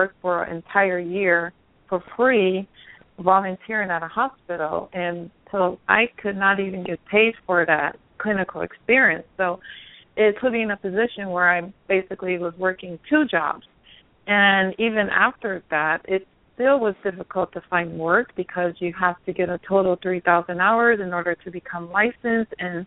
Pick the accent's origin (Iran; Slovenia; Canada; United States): United States; Long Beach, California; Well, currently I'm in Los Angeles, California, and I'm from California, but I grew up in Long Beach, which is this maybe 45 minutes from where I am now.